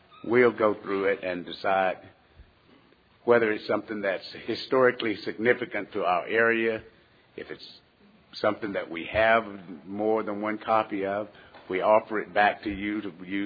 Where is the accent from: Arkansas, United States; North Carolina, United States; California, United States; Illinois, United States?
Arkansas, United States; we're from Arkansas